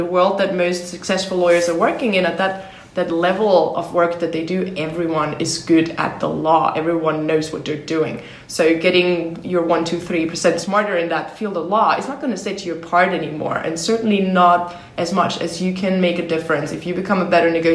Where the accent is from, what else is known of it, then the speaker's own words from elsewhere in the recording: Austria; My parents grow wine actually here in Austria, about an hour outside of Vienna. But at the age of 14, I decided this wasn't going to b